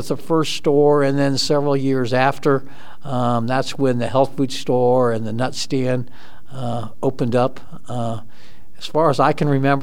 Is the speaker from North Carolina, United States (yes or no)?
no; Dayton, Ohio, United States; I grew up in Dayton, Ohio. Lived in a house a couple miles north of downtown Dayton, and very familiar with the arcade.